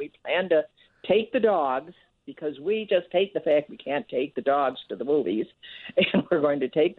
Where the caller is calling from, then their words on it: Dallas, Texas, United States; You know, I'm calling you from Dallas, Texas.